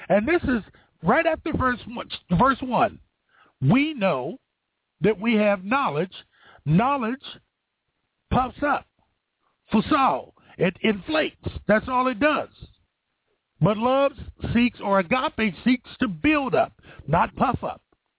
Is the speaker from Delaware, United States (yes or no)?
no; Youngstown, Ohio, United States; In Youngstown, Ohio, 11 o'clock.